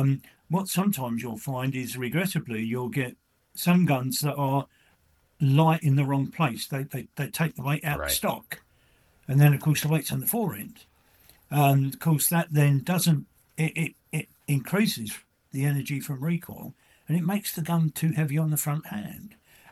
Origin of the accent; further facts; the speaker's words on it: England, United Kingdom; No, mate, I'm an Englishman.